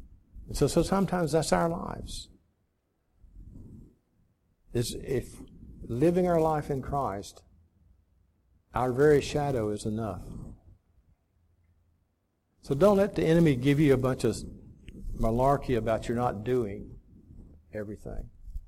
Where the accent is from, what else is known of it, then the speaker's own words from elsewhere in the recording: Florida, United States; You know, I grew up in Florida, and so we would go to the beaches